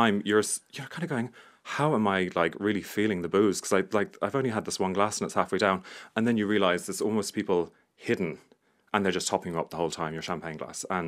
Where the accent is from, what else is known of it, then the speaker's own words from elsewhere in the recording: Ireland; going there as a Westerner and as an Irish person, I think actually as well, thinking about our past and immigration